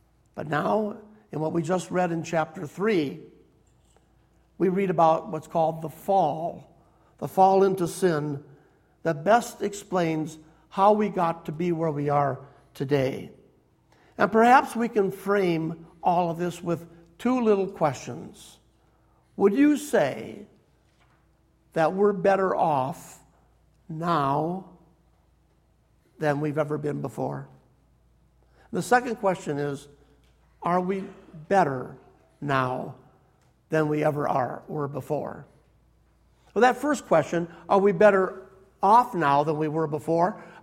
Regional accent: North Branch, Minnesota, United States; when I was growing up in North Branch, Minnesota, back in the dark ages, kids, we didn't even have a key to the front door of our house.

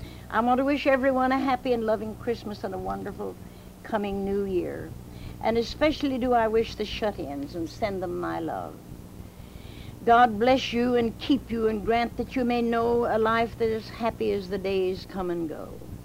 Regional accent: Galena, Missouri, United States; to my friends in Springfield and in my hometown of Galena and in Eureka Springs, Arkansas

